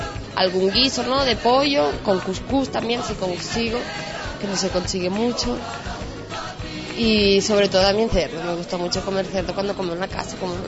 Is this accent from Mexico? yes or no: no; Spain; como soy española, tengo que hacer yo.